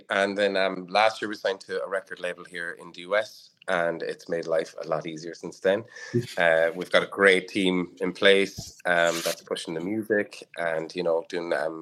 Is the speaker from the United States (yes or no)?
no; Cork, Munster, Ireland; I'm a musician from Cork in Ireland.